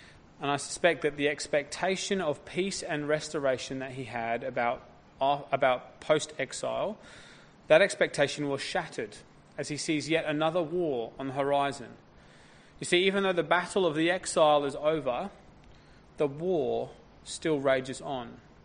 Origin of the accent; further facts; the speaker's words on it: United Kingdom; As you may or may not know, I'm British.